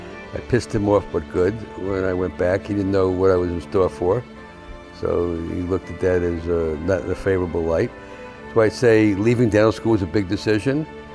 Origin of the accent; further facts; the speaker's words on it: New York, United States; I grew up in Fort Apache.